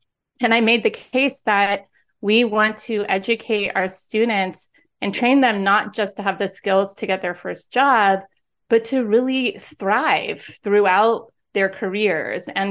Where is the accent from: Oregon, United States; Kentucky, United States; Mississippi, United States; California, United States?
California, United States; San Diego; now in Los Angeles, United States; I'm from San Diego and I love sunshine.